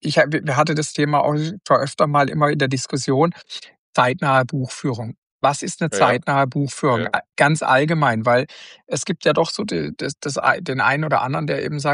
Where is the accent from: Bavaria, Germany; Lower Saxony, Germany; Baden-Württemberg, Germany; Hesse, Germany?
Baden-Württemberg, Germany; Wir sind ja beide aus Baden-Württemberg, wie man ja merkt. Freiburg und Karlsruhe ist so Baden-Württemberg.